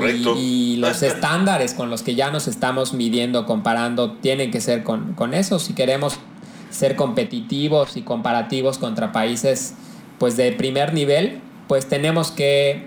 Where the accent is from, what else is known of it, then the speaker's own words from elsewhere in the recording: Mexico; esa parte nos cuesta un poco de trabajo como mexicanos